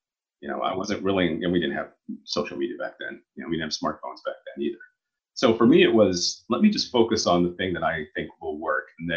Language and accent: English; Oklahoma, United States; I grew up in Oklahoma and not very many people of color there, and particularly Black, mostly Native American, the higher minority population in Oklahoma.